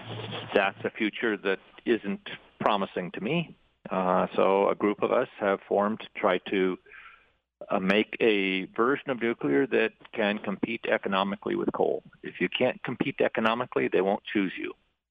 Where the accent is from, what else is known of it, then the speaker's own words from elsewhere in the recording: Norway; In fact, I come from Norway.